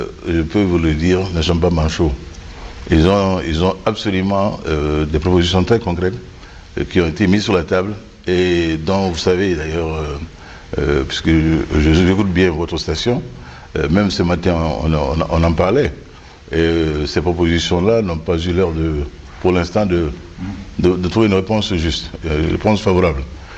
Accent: Mali; nos frères, les groupes armés, je l'appelle nos frères, nous sommes des Maliens.

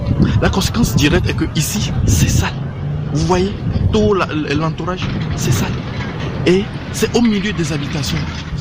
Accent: Togo; now in Niamey, Niger; je suis togolais vivant ici à Niamey au Niger.

